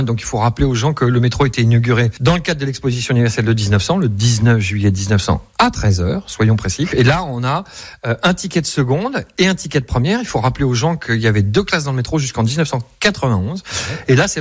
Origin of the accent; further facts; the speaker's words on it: Paris, Île-de-France, France; J'étais un petit Parisien, j'ai grandi à Paris devant le métro aérien dans le 15e.